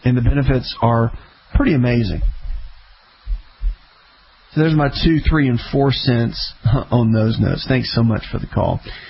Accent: the South, United States; Now, listen, I grew up in the South. I grew up fishing catfish

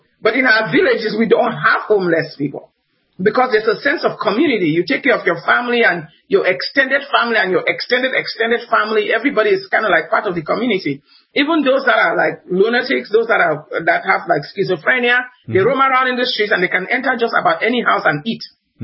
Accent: Cameroon; also born or lived in Nigeria; I'm originally from West Africa, Cameroon. Mm-hmm. Central Africa. I keep calling it West Africa. Okay. Central Africa. Then I went to school in Nigeria, right next door.

